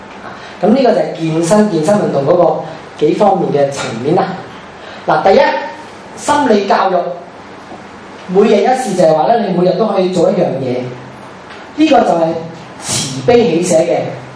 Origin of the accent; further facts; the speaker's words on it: Hong Kong; 很简单，我们香港人很忙的，很多时候我们是最后一分钟才出街的，才起身的。